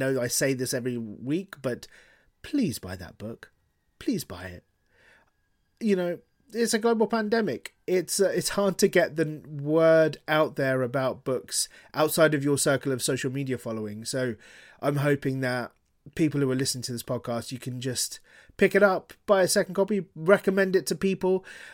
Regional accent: Harrow, London, United Kingdom; growing up in Harrow

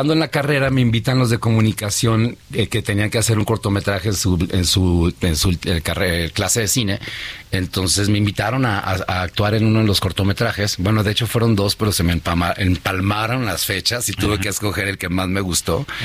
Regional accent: Culiacán, Sinaloa, Mexico; No, yo soy de Sinaloa. Yo soy de Culiacán.

